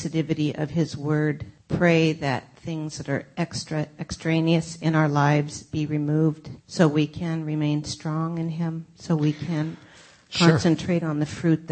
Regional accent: California, United States; And I come from the Central Valley, and where grapevines grow.

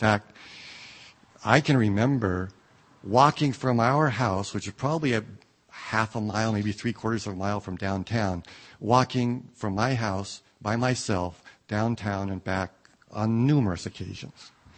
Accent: Staten, Oregon, United States; I grew up in Staten, Oregon. That's where I was born. That's where I lived for the first 7 years of my life.

